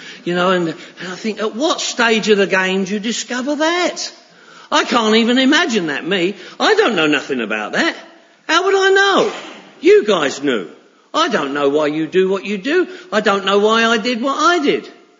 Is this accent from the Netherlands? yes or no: no; Harrow on the Hill, London, United Kingdom; now in Los Angeles, United States; I live in Los Angeles now. I've been living in Los Angeles for 31 years, you know, but I'm originally from Harrow on the Hill.